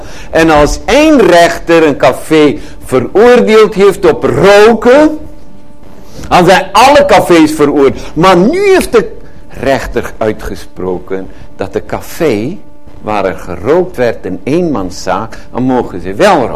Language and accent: Dutch; Netherlands; En dan hebben wij, bemerk ik, als Nederlanders een manier van omgaan met regels en weten en voorschriften die zo'n beetje rubber is